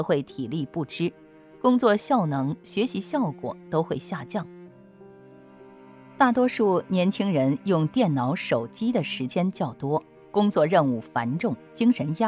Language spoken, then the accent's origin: Chinese; Beijing, China; 好歹我是在皇城根底下长大的，